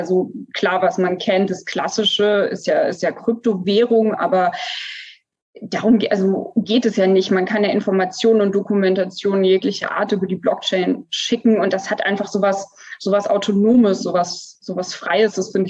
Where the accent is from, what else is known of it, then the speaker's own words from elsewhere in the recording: Namibia; Nee, ich bin aber als Säugling, also mit ein paar Wochen dorthin, genau. Also ich kann mich quasi an keine Zeit vor Namibia erinnern